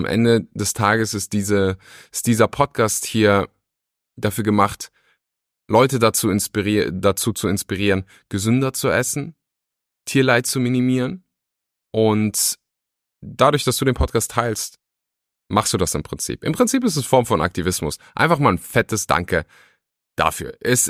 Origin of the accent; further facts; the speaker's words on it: Weeze, North Rhine-Westphalia, Germany; Ich liebe Weeze, ich bin stolzer Weezer. Naja, jedenfalls bin ich da groß geworden